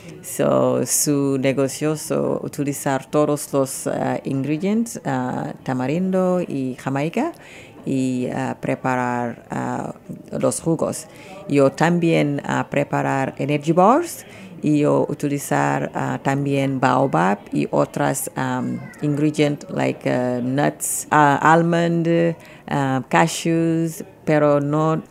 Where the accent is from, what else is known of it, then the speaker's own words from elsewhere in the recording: Senegal; Spanish is a second language; Yo soy de Senegal.